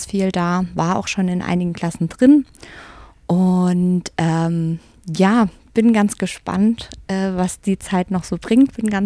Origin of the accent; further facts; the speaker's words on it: Heilbad Heiligenstadt, Thuringia, Germany; Ja, also ich bin in Heilbad-Heiligenstadt aufgewachsen in Nordthüringen und komme aus einer großen Familie und habe 4 ältere Geschwister